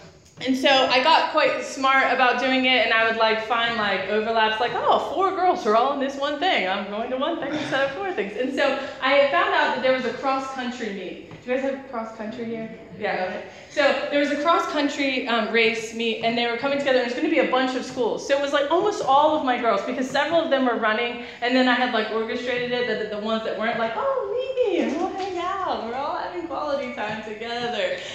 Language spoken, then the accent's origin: English; East Coast, United States; So I grew up on the East Coast of the U.S., and this was before I was working full-time.